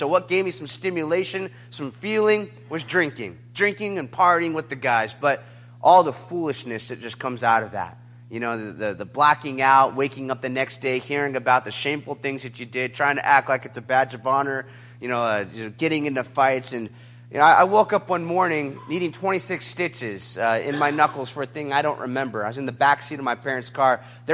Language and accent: English; Huntington, California, United States; born or raised there